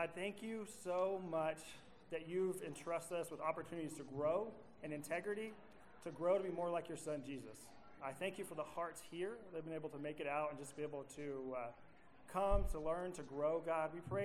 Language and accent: English; Dallas, Texas, United States; So to kind of give you guys a little bit of a introduction, like I said … I hail from Dallas-Fort Worth area.